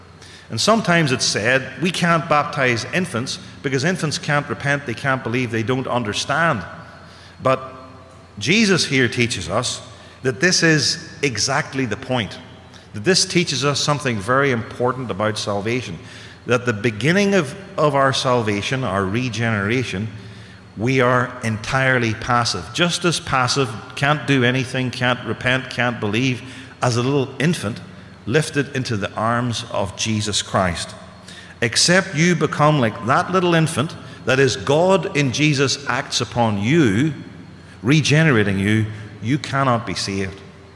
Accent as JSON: {"language": "English", "country": "United Kingdom", "said": "I come from the United Kingdom, so I ask for your forgiveness for my lapse of speech."}